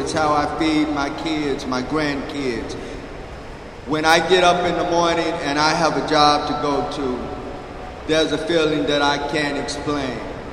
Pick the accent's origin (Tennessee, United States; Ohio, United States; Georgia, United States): Tennessee, United States; I'm from Tennessee. I'm just so nervous.